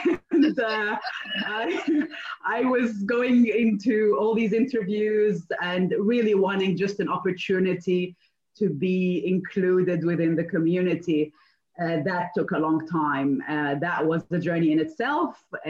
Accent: Cairo, Cairo Governorate, Egypt; now in Australia; And have made Australia home for the past 17 plus years. I grew up in the Middle East and Cairo, and I've lived in Australia the longest out of everything else I've lived.

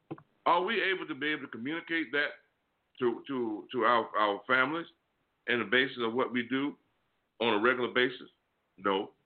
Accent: Virginia, United States; But I'm from Virginia, and I went to school there.

